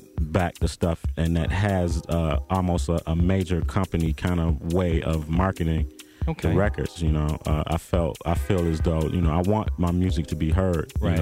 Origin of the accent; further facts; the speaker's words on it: Detroit, Michigan, United States; I mean, I'm from Detroit, born and raised, and I love